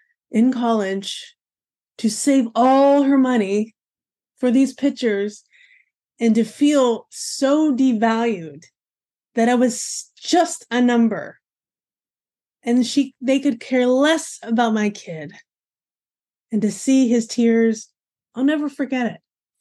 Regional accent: Midwest, United States; I don't know the correct way to say New Orleans. I'm like from the Midwest.

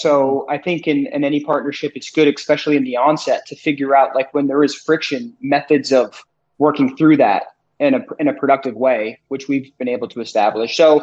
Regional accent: Auburn, Maine, United States; I grew up in Auburn, he grew up in Turner

